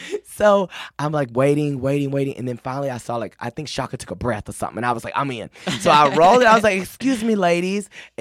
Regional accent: Texas, United States; like I'm from Texas, so in Dallas we have the American Airlines Stadium.

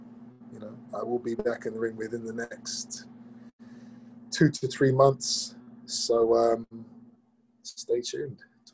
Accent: England, United Kingdom; But I love fighting in England. I love fighting in my home country.

